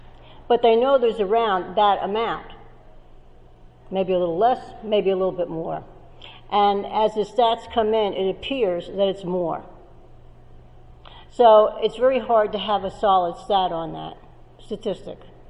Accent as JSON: {"language": "English", "town": "Phillipsburg", "region": "New Jersey", "country": "United States", "said": "Like on my street where I live, I'm from Phillipsburg, I know that there's two on my street, okay?"}